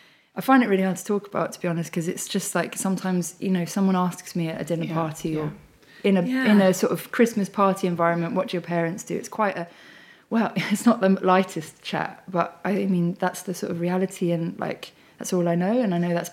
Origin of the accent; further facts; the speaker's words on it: Wandsworth, London, United Kingdom; So I grew up in Wandsworth. So like, it's actually coming back here. This is lovely. So yeah, just near like East Putney Tube Station